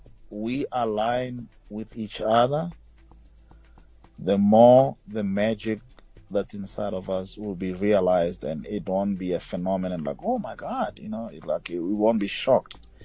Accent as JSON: {"language": "English", "town": "Pretoria", "region": "Gauteng", "country": "South Africa", "said": "I'm from Pretoria."}